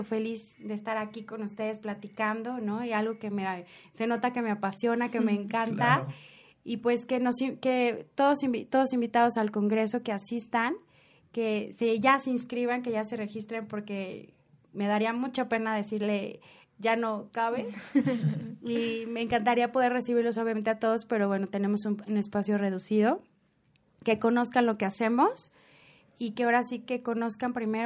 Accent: Mexico

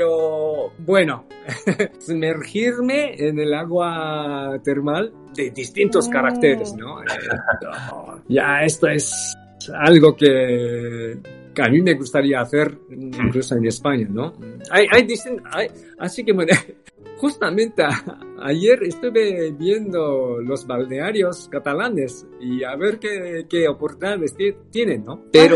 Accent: Kyoto, Japan; also born or lived in Tokyo; yo crecí en Kioto, nací en Tokio y crecí en Kioto y por supuesto todos mis amigos de colegio están en Kioto

